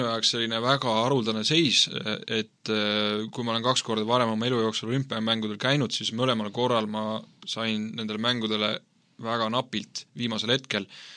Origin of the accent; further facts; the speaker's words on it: Kuressaare, Saare County, Estonia; ma olen siis sündinud ja kasvanud Saaremaal, Kuressaares ja olen pärit neljalapselisest perest. Aastal 1985 on minu nii-öelda sünniaasta.